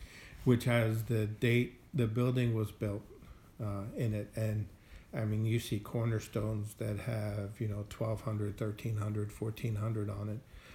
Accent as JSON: {"language": "English", "country": "Austria", "tie": "born or raised there", "moved": "yes", "said": "I've had a lot of happy moments growing up in Austria, surrounded by all of my aunts, uncles, and cousins"}